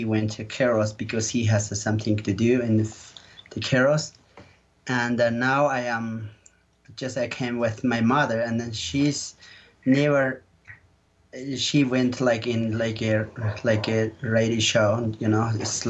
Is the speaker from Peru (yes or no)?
yes; Cusco, Peru; English is a second language; I am from Cusco. … And from Cusco, and we're from the Queros. It's very far away from the Cusco, which is like 7 hours